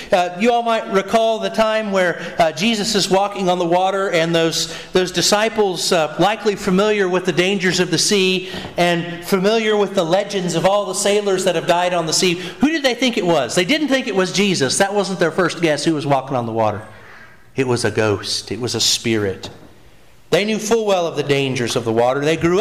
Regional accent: United States; So I grew up around Dale Hollow Lake, so I knew this.

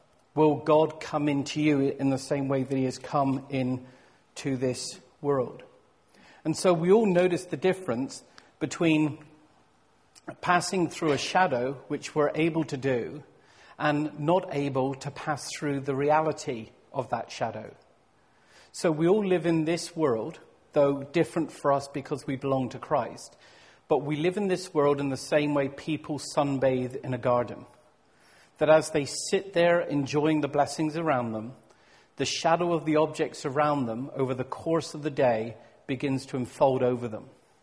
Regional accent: South West England, United Kingdom; Growing up in Cornwall, I spent huge amounts of time in the sea

